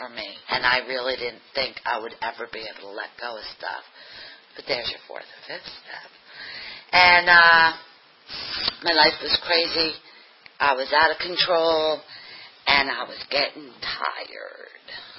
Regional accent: New York, United States; I think I'm a New Yorker, and I'm going to let you know what I'm thinking

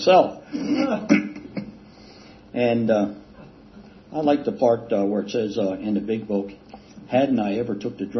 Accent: Vernon Hill, Virginia, United States; I'm from Vernon Hill, Virginia, and my home group is in South Boston, Virginia, not Massachusetts.

